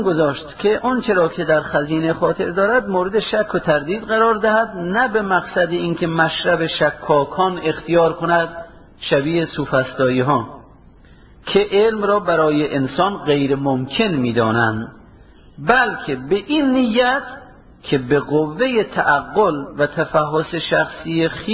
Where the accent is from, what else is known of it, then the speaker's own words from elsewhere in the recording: Amol, Mazandaran, Iran; بله آقا ما آملی هستیم، آقا از آمل ماست، به تو چه ربط داره؟ ما ایرانی هستیم، آقا از ایران ماست